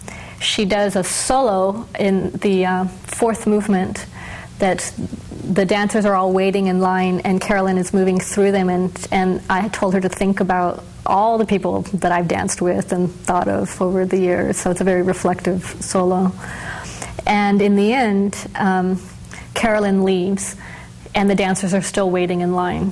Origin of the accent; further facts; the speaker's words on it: United States; the privilege of being an American artist and traveling into these areas